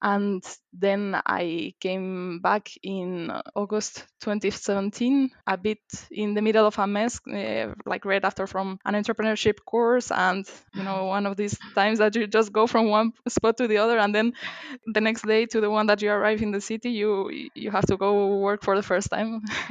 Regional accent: Madrid, Community of Madrid, Spain; English is a second language; I am 27 years old. I come from Spain, from Madrid, initially, because afterwards I moved a bit around the world.

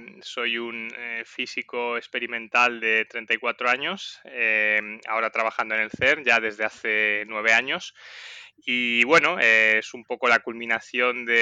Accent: Zaragoza, Aragon, Spain; born there; nací en Zaragoza en 1986, de manera un poco circunstancial, o sea, estaba mi padre destinado allí y ese es mi lugar de nacimiento y bueno, es una ciudad a la que tengo un especial cariño, pero vamos, no tengo mucho más vínculo

